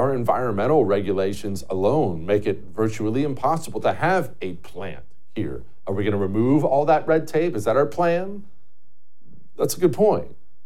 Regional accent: Toronto, Ohio, United States; It was a power plant where I grew up in Toronto, Ohio

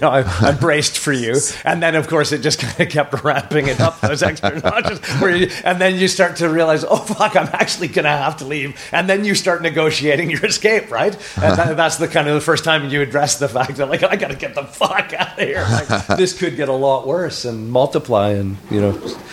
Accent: Alberta, Canada; what minus 40 is like, growing up in Alberta

